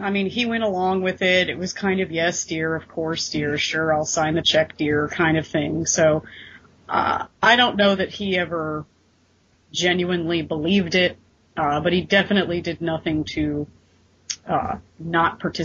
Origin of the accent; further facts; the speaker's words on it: the South, United States; Okay, so I was raised in the South